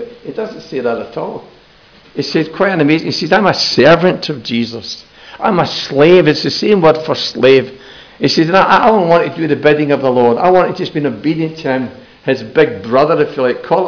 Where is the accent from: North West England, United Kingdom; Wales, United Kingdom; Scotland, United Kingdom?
Scotland, United Kingdom; I said, I'm Scottish as well.